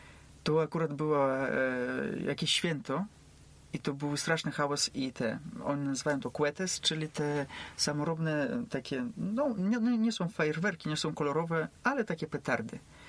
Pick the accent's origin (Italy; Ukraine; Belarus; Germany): Belarus; Polish is a second language; moved away as an adult; also born or lived in Poland; jak już popracowałem tam u siebie na Białorusi, w Poznaniu, też w Polsce 2 lata